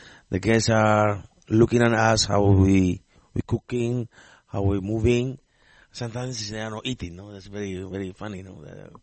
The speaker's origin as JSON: {"language": "English", "town": "Madrid", "region": "Community of Madrid", "country": "Spain", "tie": "born or raised there", "also_born_or_lived": "Germany", "second_language": "English", "moved": "as an adult", "lives_now": "London, United Kingdom", "said": "I'm from Madrid, Spain. I born there."}